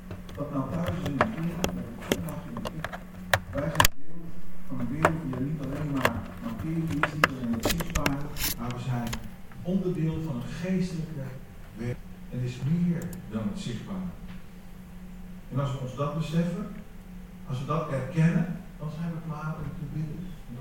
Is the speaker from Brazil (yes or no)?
yes; Brazil; Als ik in Brazilië kom, waar ik opgegroeid ben, dan heb ik altijd de neiging om de plekjes van vroeger op te zoeken.